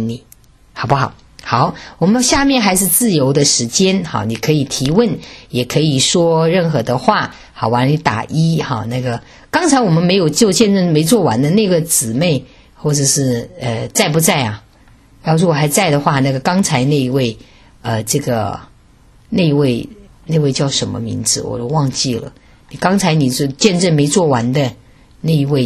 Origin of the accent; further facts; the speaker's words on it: Hubei, China; 我是湖北人嘛，湖北人的菜的味道比较重哈